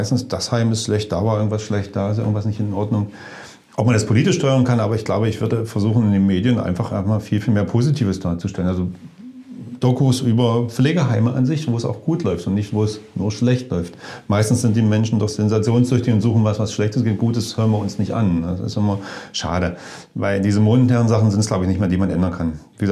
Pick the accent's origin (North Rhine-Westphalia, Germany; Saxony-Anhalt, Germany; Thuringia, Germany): Saxony-Anhalt, Germany; Dessau; born there; also born or lived in Bad Düben; Also ich komme, eigentlich bin ich geboren in Sachsen-Anhalt. Ich bin in Dessau geboren.